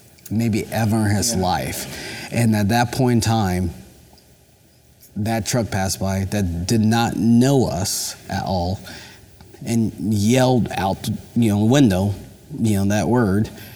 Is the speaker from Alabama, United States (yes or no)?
no; Poplar Bluff, Missouri, United States; also born or lived in Tulsa; now in Springfield, United States; We moved here from Tulsa. I was born and raised in DeBoo Hill, so Poplar Bluff. Farm boy, we're black farmers down there.